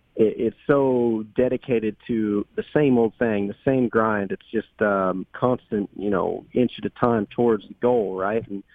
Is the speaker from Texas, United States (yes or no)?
no; Portland, Oregon, United States; Seattle, Portland area, and that's my home. You know, I'm from Portland